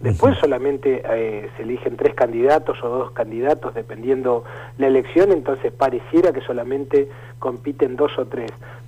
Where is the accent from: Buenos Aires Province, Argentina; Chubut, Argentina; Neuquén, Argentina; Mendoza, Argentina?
Neuquén, Argentina; nosotros somos neuquinos acá y en Buenos Aires